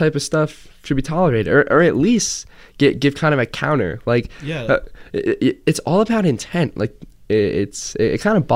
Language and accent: English; Scotch Plains, New Jersey, United States; So this kind of relates to my hometown, Scotch Plains, because recently a Native American figure